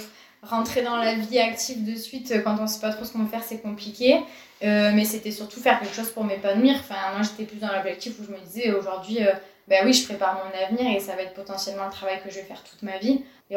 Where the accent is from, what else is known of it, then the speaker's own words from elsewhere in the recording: Saint-Geniès, Occitanie, France; also born or lived in Montpellier; Je suis née à Montpellier, je suis arrivée à 3 jours à Saint-Geniès et je suis toujours à Saint-Geniès.